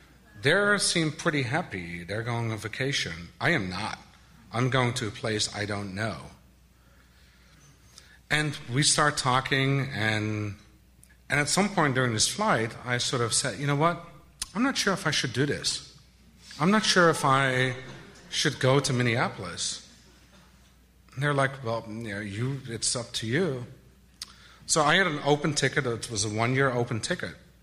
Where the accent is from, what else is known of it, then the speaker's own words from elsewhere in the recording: Netherlands; moved away as an adult; now in United States; As some of you know, I grew up in the Netherlands.